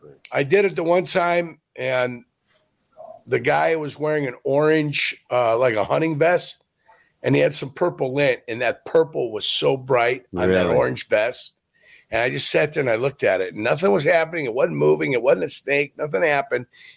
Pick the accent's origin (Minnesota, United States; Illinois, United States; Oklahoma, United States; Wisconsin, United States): Illinois, United States; Calumet City; I wasn't bad. And it wasn't Northwest Indiana. I grew up in Calumet City.